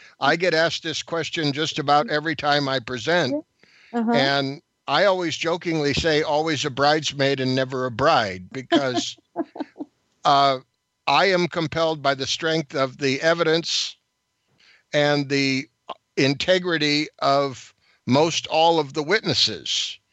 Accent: San Francisco Bay Area, California, United States; I ended up growing up in San Francisco Bay Area.

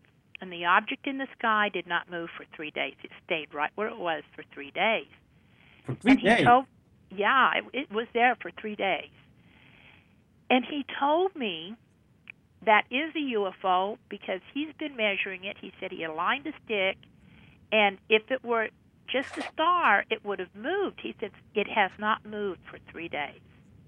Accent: Oklahoma, United States; I had always been involved with the culture to some extent, because I'm from Oklahoma and I and my family are descendants of the Sandwati Regiment.

